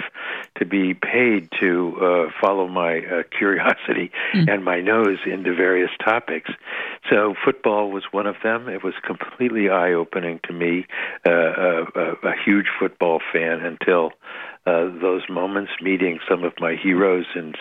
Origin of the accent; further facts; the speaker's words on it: Idaho, United States; I grew up out in America, not in Boston or New York or Los Angeles. I grew up in Idaho.